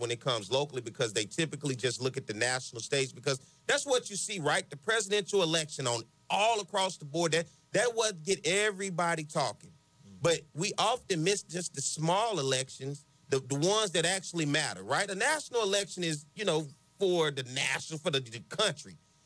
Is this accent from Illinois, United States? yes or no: no; Pine Bluff, Arkansas, United States; And for those, I grew up in Pine Bluff, Arkansas, a place that is, if you look it up, it's riddled with crime, one of the highest crime rates in the nation.